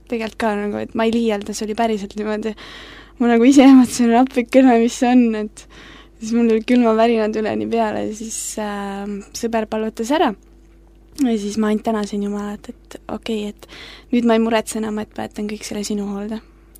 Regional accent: Lääne-Viru County, Estonia; ma olen Rakverst 15 kilometri kaugusel

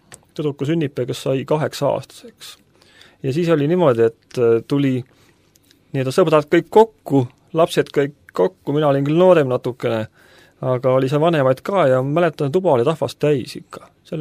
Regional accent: Keila, Harju County, Estonia; also born or lived in Tallinn; ma sündisin Tallinnas küll, aga me elasime Keilas.

